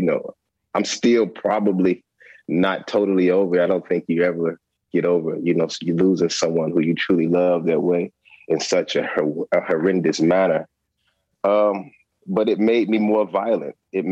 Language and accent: English; Chicago, Illinois, United States; Growing up in Chicago, at that time, not being gang or street involved, going to a school that was heavily street involved